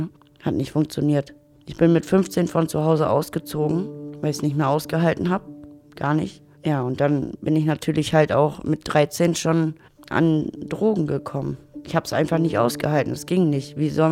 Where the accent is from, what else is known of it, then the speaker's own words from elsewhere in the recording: Leer, Lower Saxony, Germany; now in Münster, Germany; Ich komme aus Ostfriesland, aus Leer. Ich bin 31 Jahre alt und bin seit knapp 3 Jahren in Münster. Bin in Leer auch zur Schule gegangen, eigentlich besser gesagt in Wehna.